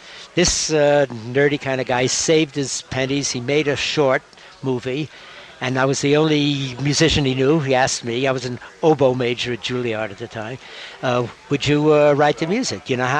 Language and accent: English; New York City, New York, United States; I grew up in the Bronx